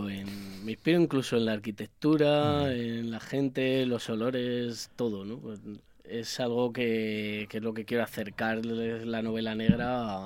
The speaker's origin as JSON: {"language": "Spanish", "town": "Fuenlabrada", "region": "Community of Madrid", "country": "Spain", "tie": "born or raised there", "said": "soy nacido en Madrid, pero llevo aquí, bueno, toda la vida."}